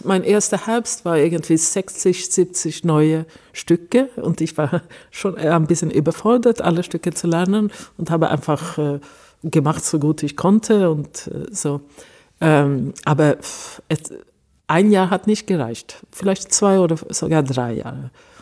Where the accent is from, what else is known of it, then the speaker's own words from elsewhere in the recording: Stockholm, Stockholm County, Sweden; German is a second language; moved away as an adult; now in Germany; Ich bin in Stockholm aufgewachsen. Ich habe auch in Stockholm studiert. Ich war auch im Ausland, ein Jahr in Berlin tatsächlich und in London auch ein halbes Jahr mindestens. Und so, sonst habe ich lange Zeit in Stockholm